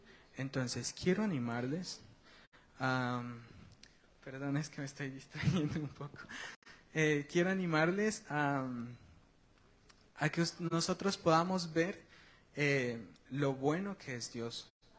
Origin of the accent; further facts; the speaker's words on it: Guatemala; now in Spain; soy de Guatemala.